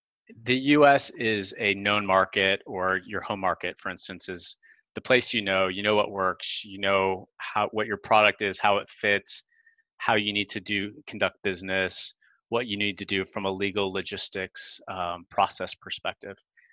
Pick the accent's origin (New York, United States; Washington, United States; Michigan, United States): Washington, United States; Seattle; I grew up in Seattle, Washington, and is very much kind of up in the corner of the world